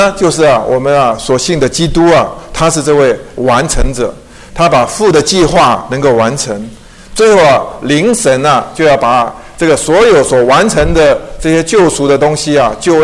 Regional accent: Taiwan; 毯子啊比我们台湾人呢、啊、用的多，因为台湾气候潮湿啊

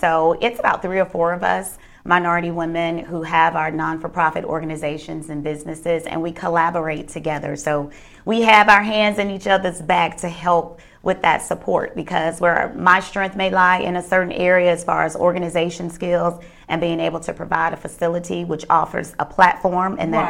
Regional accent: Atlanta, Georgia, United States; But I'm an original native from Atlanta, from SWAT. Southwest Atlanta, Georgia.

